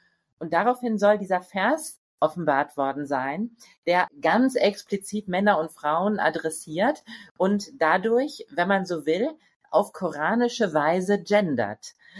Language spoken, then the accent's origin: German; Germany; Also ich komme ja aus Deutschland, da ist es der Doppelpunkt im Moment.